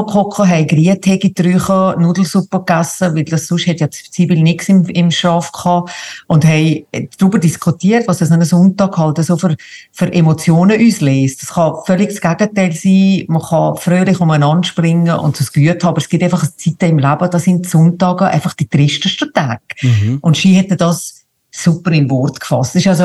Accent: Valais, Switzerland; als Walliser sowieso in die Geschichte

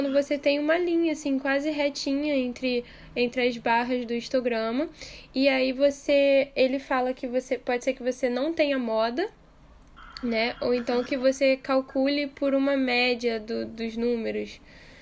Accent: Cabo Frio, Rio de Janeiro, Brazil; Eu sou da região dos Lagos, do Rio de Janeiro. Eu sou de Cabo Frio.

